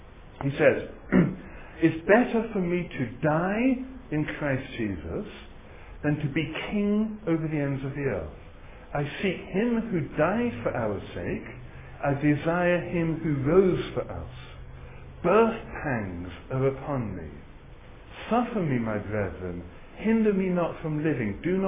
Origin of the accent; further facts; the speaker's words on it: England, United Kingdom; moved away; You can gather, I'm from England. I've been in this country for 18 years now.